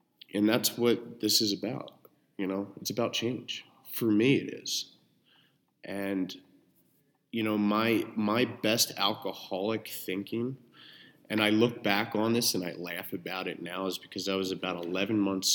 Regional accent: Philadelphia, Pennsylvania, United States; I'm originally from Philadelphia, you know, and what brought me out here was, I had enough

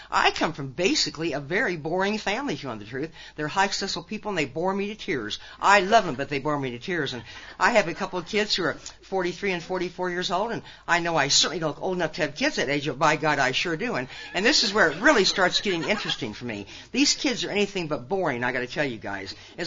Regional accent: Nebraska, United States; born or raised there

